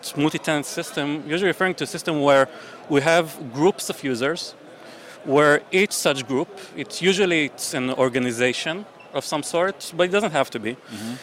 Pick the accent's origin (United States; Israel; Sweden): Israel; I'm a software architect. I'm from Israel.